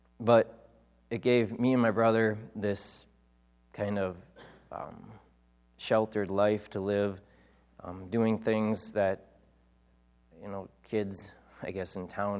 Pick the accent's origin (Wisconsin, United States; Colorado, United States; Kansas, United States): Wisconsin, United States; Rhinelander; For the most part, I'm your average American person. I was raised here in Rhinelander. We lived in Pine Lake.